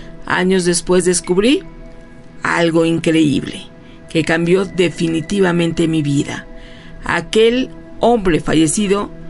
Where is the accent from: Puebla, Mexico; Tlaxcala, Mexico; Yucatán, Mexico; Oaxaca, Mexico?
Oaxaca, Mexico; now in Mexico City, Mexico; Soy de Oaxaca, pero trabajo en México.